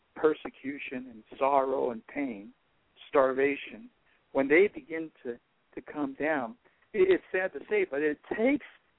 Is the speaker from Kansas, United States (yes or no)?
no; California, United States; I used to live in Mississippi, and, you know, I'm from California, and you can give me a good earthquake any day of the week